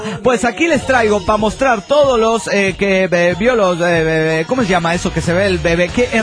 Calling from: Zapopan, Jalisco, Mexico; de Zapopan, México.

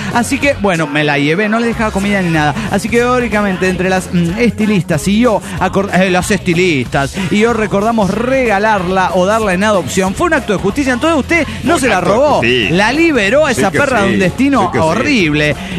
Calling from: Guadalajara, Jalisco, Mexico; de Guadalajara, Jalisco, México.

